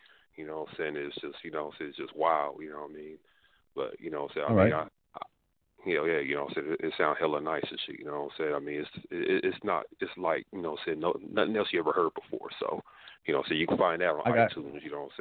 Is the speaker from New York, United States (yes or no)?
no; Tulsa, Oklahoma, United States; also born or lived in Cleveland / Los Angeles; I was born and raised in Tulsa, you know what I'm saying? And I also lived in Cleveland, Ohio